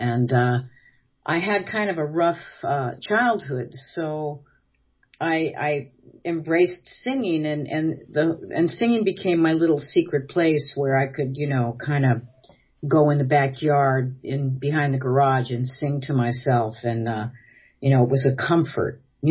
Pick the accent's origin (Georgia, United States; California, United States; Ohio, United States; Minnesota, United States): Ohio, United States; Cleveland; Oh, this was in Cleveland. I grew up in Cleveland, Ohio.